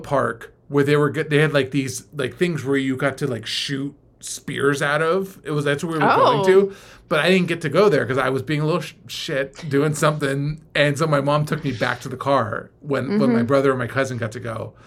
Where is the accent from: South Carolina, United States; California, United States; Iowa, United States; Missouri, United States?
California, United States; We grew up in the Bay Area.